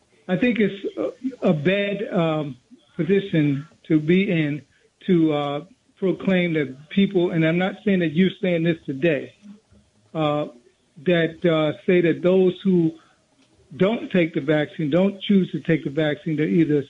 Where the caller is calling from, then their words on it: Plainfield, New Jersey, United States; I'm calling you from Plainfield, New Jersey.